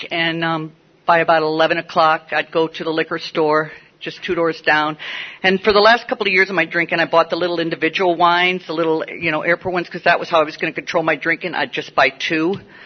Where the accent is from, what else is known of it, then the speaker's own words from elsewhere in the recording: Midwest, United States; I grew up in the Midwest. I did not grow up in a family where alcohol was involved. I had a nice Catholic upbringing.